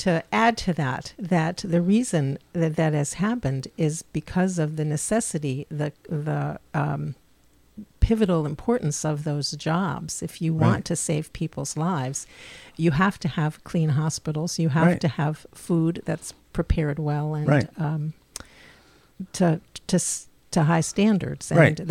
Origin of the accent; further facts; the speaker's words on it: Philadelphia, Pennsylvania, United States; I grew up in Philadelphia